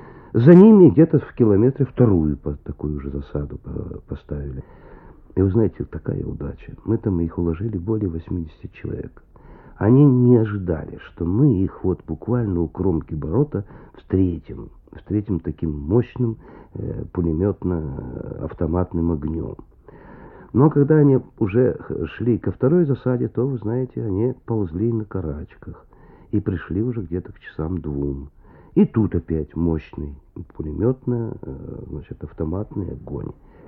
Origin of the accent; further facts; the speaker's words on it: Tver Oblast, Russia; born there; now in Vyshny Volochyok, Russia; Родился я в Калининской области, в лесном районе. Отец крестьянин, но отходник, шорник. В 29-м году я переехал в Вышний Волочок